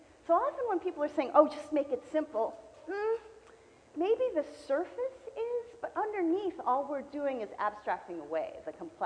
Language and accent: English; Santa Cruz, California, United States; I'm from Santa Cruz. I've tried.